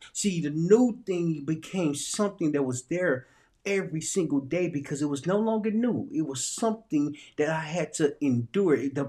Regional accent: Little Rock, Arkansas, United States; And see, I'm from Little Rock, Arkansas. I'm from a small town, Little Rock, Arkansas.

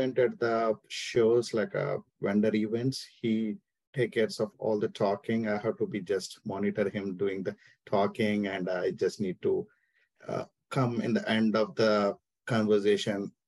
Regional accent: India; English is a second language; moved away as an adult; now in Atlanta, United States; I'm born and brought up in India. So it's been my 14 years I'm living in US.

